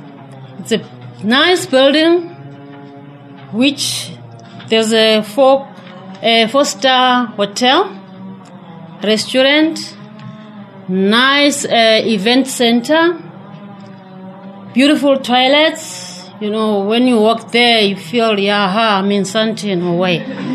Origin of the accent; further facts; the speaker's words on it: Soweto, Gauteng, South Africa; I'm from South Africa, in Soweto, the area called Dube.